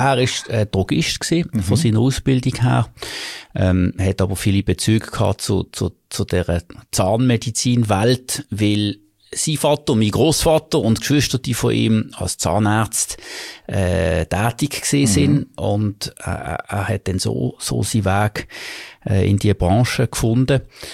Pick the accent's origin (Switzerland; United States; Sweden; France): Switzerland; Basel, Basel-Stadt; Ich bin effektiv in Basel aufgewachsen. Ich bin in Basel geboren und habe auch mein Bildungsweg vorwiegend hier gemacht.